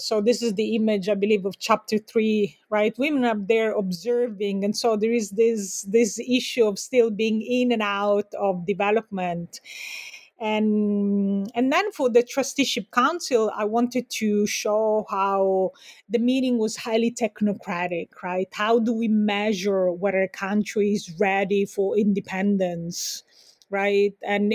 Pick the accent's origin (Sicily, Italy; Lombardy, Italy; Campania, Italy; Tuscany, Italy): Sicily, Italy; now in United States; I'm from a colonial family. I'm also from Sicily, right, which to Antonio Gramsci was part of Italy internal colonialism, and I live in the US where I'm a feminist migrant